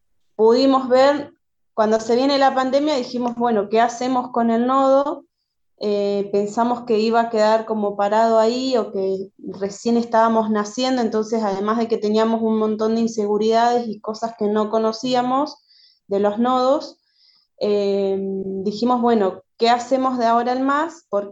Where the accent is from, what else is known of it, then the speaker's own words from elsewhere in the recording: Ingeniero Jacobacci, Río Negro, Argentina; de Ingeniero Jacobacci, región sur de Río Negro.